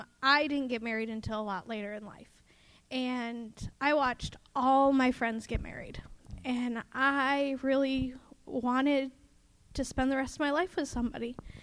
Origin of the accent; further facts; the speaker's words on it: Michigan, United States; I am from Michigan.